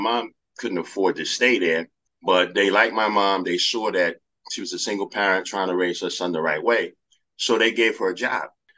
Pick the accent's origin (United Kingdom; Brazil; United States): United States; Harlem, New York; We're going to talk about my experiences growing up in Harlem and my encounter with Elhaj Malik Shabazz, Malcolm X.